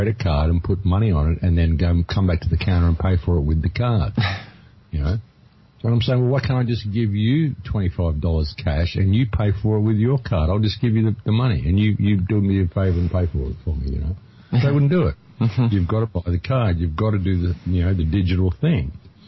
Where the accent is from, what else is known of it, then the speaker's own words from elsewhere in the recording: Australia; You know, I'm from Australia. I don't have credit cards.